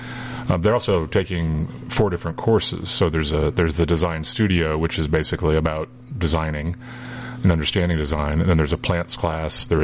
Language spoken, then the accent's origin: English; Georgia, United States; which is to go down to my part of the country where I grew up, which is southeast. I'm from Georgia.